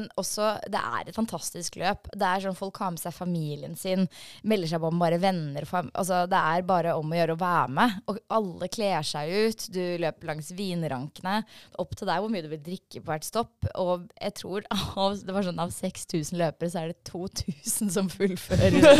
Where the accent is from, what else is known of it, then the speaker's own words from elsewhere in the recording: Hønefoss, Buskerud, Norway; Jeg er fra Hønefoss, så det er på en måte vi...